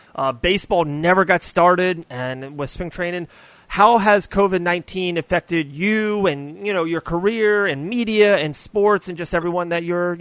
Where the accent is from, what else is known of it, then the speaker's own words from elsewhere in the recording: Florida, United States; And now they're both coming to Tampa, to Florida. My home state is.